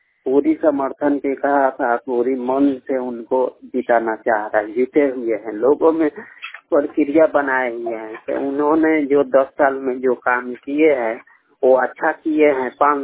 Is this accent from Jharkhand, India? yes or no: no; Muzaffarpur, Bihar, India; मुजफ्फरपुर के निवासी है और बिहार राज्य के रहने वाले हैं।